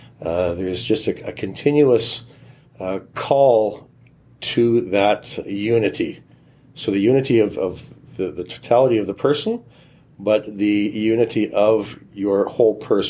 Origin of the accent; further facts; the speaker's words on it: Edmonton, Alberta, Canada; born there; I was born here in Alberta and up in the Edmonton area. I was baptized as Ukrainian Catholic, so I lived the faith right from the very beginning.